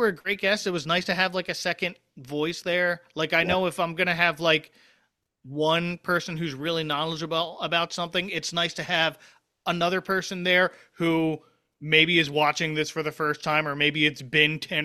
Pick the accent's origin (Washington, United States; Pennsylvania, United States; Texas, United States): Pennsylvania, United States; Philadelphia; accent: Philadelphia; I like worked in Center City, Philly at the radio station and like trying to unlearn parts of my accent.